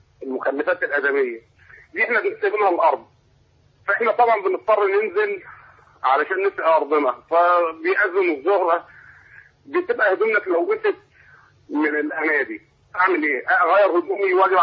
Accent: Tanta, Gharbia, Egypt; انت عارف احنا ارياف وبتاع من طنطا

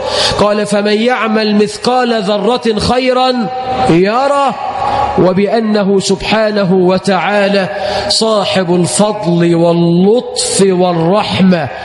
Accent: Egypt; اللهم اجعل بلدنا مصر أمنا أمانا،

